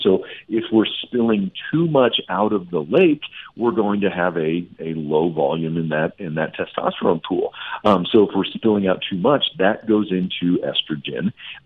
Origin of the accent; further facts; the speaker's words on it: Nebraska, United States; And, you know, I grew up in Nebraska, so the kids would go out and they would do the detasseling of the corn